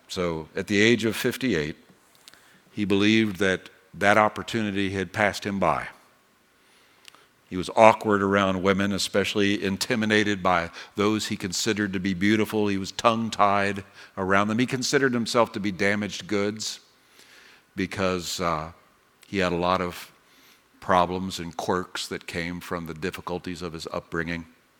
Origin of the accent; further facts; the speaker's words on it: New York City, New York, United States; I speak as a New Yorker, so I can say that.